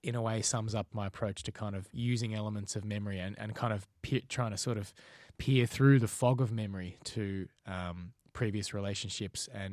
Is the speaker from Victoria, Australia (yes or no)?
yes; Melbourne, Victoria, Australia; also born or lived in Belgium; I grew up in Australia mostly. My folks went to Australia when I was 2 years old from Belgium, and so I've grown up in the suburbs of Melbourne, Australia, and really an Aussie kid mainly